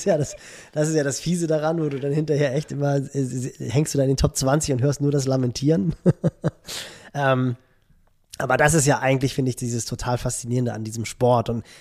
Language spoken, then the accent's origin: German; Barmstedt, Schleswig-Holstein, Germany; ich bin ja in Barmstedt groß geworden, so einem kleinen Vorort von Hamburg, 45 Autominuten entfernt.